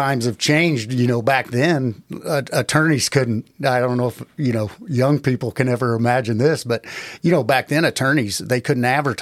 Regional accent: Carrollton, Illinois, United States; I grew up in Carrollton in the 80s

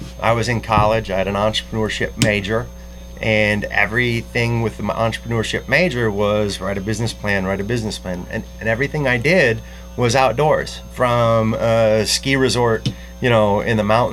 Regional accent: Grand Rapids, Michigan, United States; I grew up in outside of Grand Rapids, Michigan.

